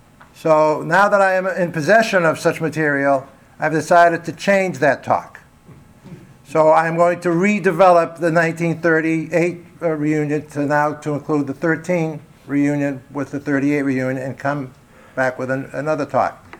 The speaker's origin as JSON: {"language": "English", "town": "Boston", "region": "Massachusetts", "country": "United States", "said": "I'm from Boston, and we left cold weather, and I'm not used to this heat wave"}